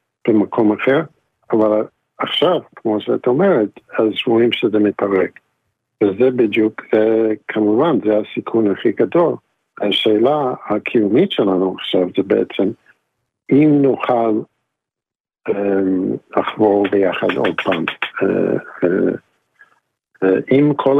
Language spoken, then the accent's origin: Hebrew; United States; Hebrew is a second language; now in Israel; אני עליתי מארצות הברית לפני 30 שנה, לא יודע אם שומעים, אבל הילדים שלנו נולדו פה